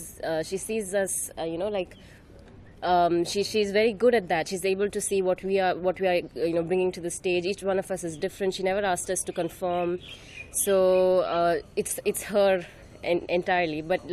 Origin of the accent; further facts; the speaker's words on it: Kerala, India; English is a second language; I'm from Kerala, which is down south.